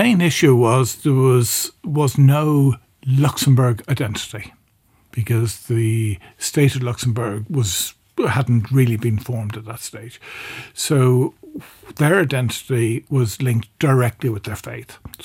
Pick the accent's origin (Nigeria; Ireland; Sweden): Ireland; moved away as an adult; Like I come 35 years ago from Ireland. I work in English, I socialise in English, etc.